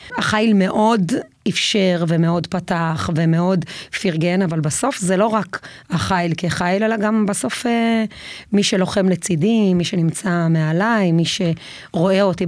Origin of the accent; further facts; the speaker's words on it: Beit El, West Bank, Palestine; גדלתי בבית אל, אבא שלי היה צנחן, זה היה משהו שהוא מאוד ככה, אהבת הארץ ולוחמה